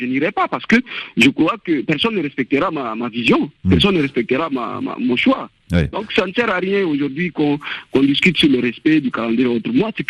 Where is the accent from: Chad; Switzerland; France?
Chad; Tout Tchadien se pose cette question-là. En tant que Tchadien lambda, moi je me pose toujours cette question.